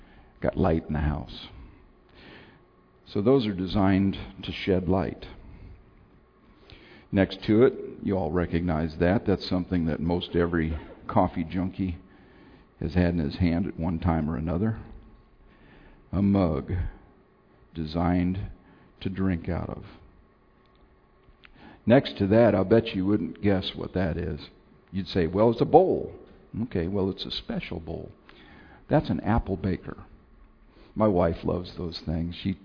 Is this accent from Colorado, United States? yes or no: no; Phoenix, Arizona, United States; I'm originally from Phoenix, Arizona. I grew up with Sandy.